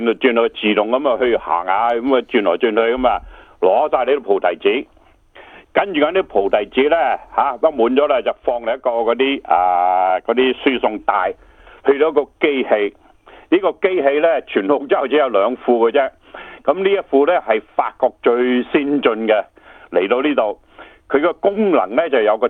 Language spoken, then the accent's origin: Cantonese; China; now in Tasmania, Australia; 因为我哋中国人开始有多啲钱